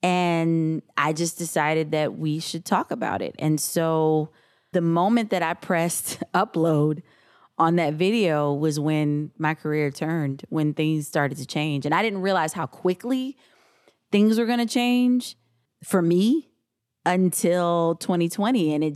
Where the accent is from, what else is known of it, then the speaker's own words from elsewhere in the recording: St. Louis, Missouri, United States; I'm from St. Louis. I grew up there, and I knew a lot of people in that neighborhood.